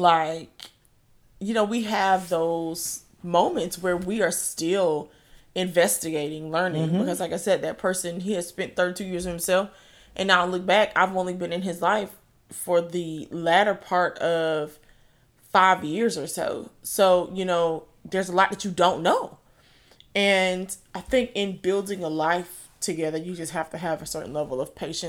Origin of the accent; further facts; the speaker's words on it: Jamaica; I'm already Jamaican.